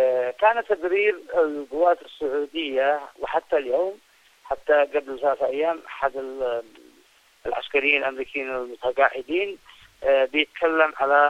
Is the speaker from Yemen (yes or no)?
yes; Yemen; لأننا استطعنا كيمنيين أن نتغلب على كل المنظومات الحديثة